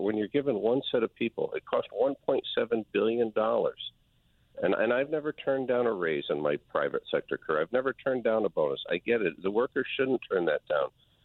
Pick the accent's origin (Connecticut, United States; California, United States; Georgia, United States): Connecticut, United States; New Haven; Connecticut is a terrific state. I've been here my whole life. I grew up in New Haven.